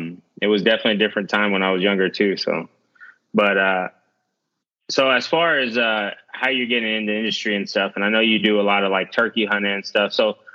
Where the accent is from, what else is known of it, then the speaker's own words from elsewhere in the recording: Texas, United States; I didn't grow up around an ocean. You know what I'm saying? I grew up in Central Texas or in Northern Texas, and, you know, we had lakes.